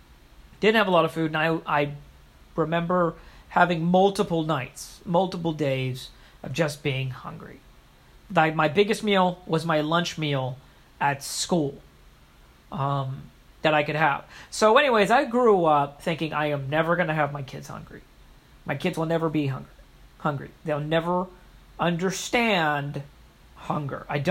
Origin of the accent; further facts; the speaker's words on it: Houston, Texas, United States; When I was a kid, I was growing up in Texas, in Houston, Texas.